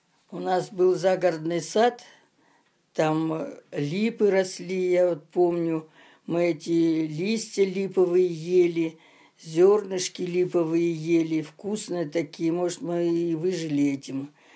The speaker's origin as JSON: {"language": "Russian", "town": "Tyumen", "region": "Tyumen Oblast", "country": "Russia", "tie": "born there", "said": "Я родилась в 1932 году в городе Тюмени."}